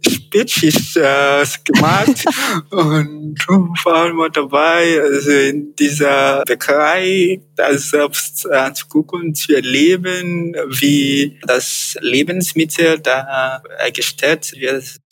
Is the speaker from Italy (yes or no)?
no; Lagos, Nigeria; German is a second language; moved away as an adult; now in Lüneburg, Germany; Ich bin aus Nigeria nicht direkt, also aus Lagos nicht direkt nach Lüneburg gefahren. Ich hatte ein paar Monate vorher in Göttingen gelebt. Ich bin von Lagos nach Göttingen gefahren, beziehungsweise geflogen.